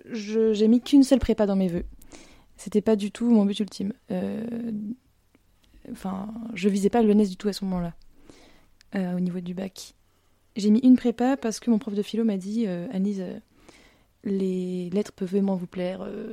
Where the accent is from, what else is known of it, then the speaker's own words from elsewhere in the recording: Le Pègue, Auvergne-Rhône-Alpes, France; J'ai grandi dans la Drôme provençale. Alors, le petit village dans lequel j'ai grandi, il s'appelle Le Pègue. C'est une commune de 300 habitants, dans une région magnifique